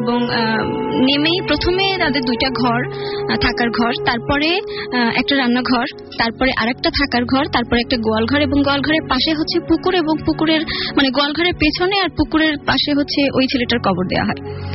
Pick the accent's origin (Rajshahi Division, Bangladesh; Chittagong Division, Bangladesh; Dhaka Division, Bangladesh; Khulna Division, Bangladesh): Khulna Division, Bangladesh; Khulna; আসসালামু আলাইকুম … আমি খুলনা থেকে এসে খুলনার টুটপাড়া নামক জায়গা থেকে।